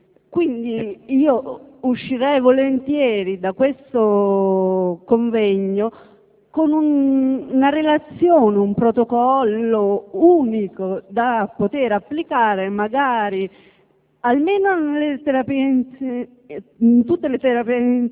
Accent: Terni, Umbria, Italy; vengo da Terni.

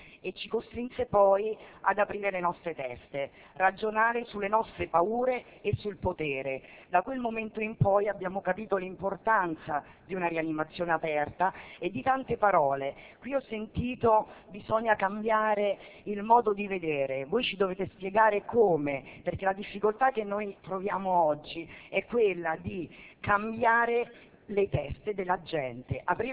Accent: Rome, Lazio, Italy; provengo da Roma

